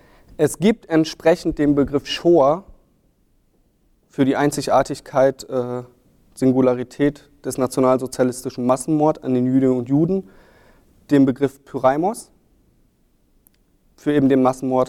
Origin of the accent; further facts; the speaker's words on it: North Rhine-Westphalia, Germany; Also ich habe da einen Fall aus der Gegend, wo ich herkomme, bei Hamm.